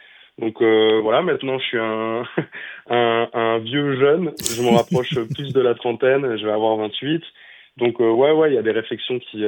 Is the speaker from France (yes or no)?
yes; France; first language French; ma langue natale, c'est le français. Je vis en France, je suis français à 4000%.